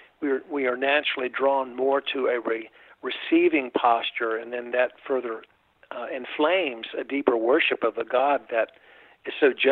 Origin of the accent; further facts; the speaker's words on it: North Carolina, United States; The background I grew up in, the spiritual envelope I grew up in North Carolina